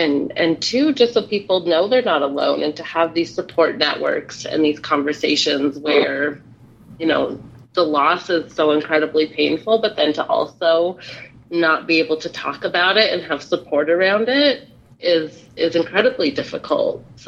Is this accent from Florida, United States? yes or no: no; Montana, United States; now in Bozeman, United States; I'm also born and raised in Montana, in more rural Montana, and moved to Bozeman over a decade ago.